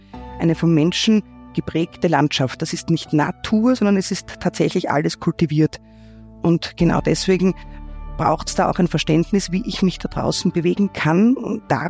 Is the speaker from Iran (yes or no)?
no; Lower Austria, Austria; also born or lived in Vienna; Ich bin eigentlich gebürtige Wienerin, man mag es nicht glauben, war nie in Wien im Zentrum aufgewachsen, sondern immer außerhalb ein Stückel von Wien. Wir sind mittlerweile in Berchertsdorf zu Hause, sowohl mit der Firma als auch persönlich, und unser Revier ist in Niederösterreich.